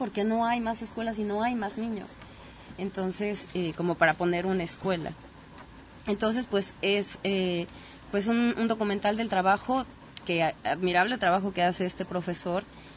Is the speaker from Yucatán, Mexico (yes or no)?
no; Mexico City, Mexico; Mira, pues tú y yo que venimos de la Ciudad de México